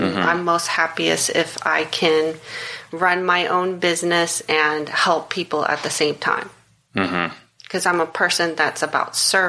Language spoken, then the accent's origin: English; New York, United States; And as a New Yorker, that doesn't make any sense.